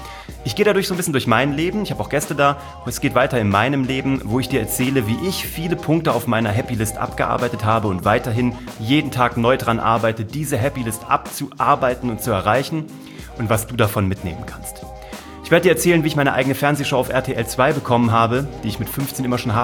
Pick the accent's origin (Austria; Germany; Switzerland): Germany; Kassel, Hesse; Ich war Zauberkünstler in Kassel, wo ich herkomme.